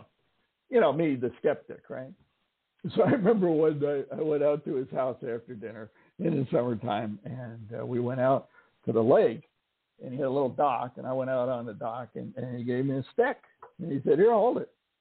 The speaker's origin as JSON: {"language": "English", "region": "New Jersey", "country": "United States", "tie": "born or raised there", "also_born_or_lived": "Southern Illinois", "moved": "as an adult", "said": "I grew up in New Jersey in the New York metropolitan area. So, you know, we had some farms not too far from us, but I'm not a farm boy."}